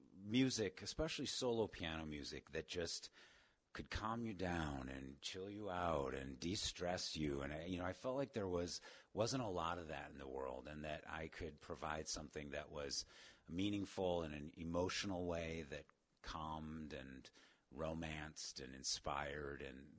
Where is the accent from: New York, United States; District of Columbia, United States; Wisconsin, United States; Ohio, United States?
Ohio, United States; Cleveland; I grew up in Cleveland, and I started writing jingles in Cleveland